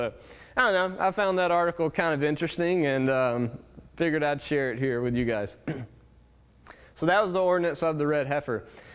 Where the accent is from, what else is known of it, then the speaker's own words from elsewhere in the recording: Alabama, United States; Yes, I'm from Alabama, but hey, you know, we're not that crazy.